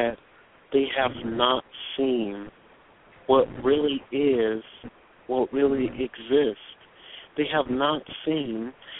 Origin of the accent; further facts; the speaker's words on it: Dominican Republic; also born or lived in Panama; Where am I from? Dominican Republic, Panama.